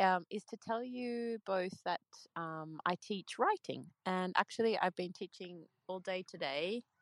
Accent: Australia; now in Sweden; I'm Australian, but I live in Sweden.

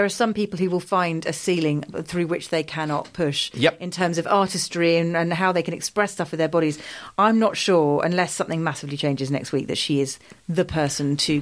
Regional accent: United Kingdom; I am British.

